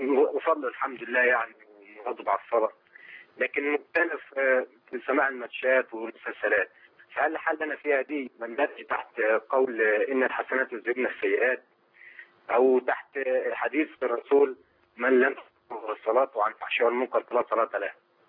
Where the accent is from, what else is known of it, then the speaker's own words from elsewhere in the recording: Egypt; moved away; أنا متغرب من مصر، بس متغرب يعني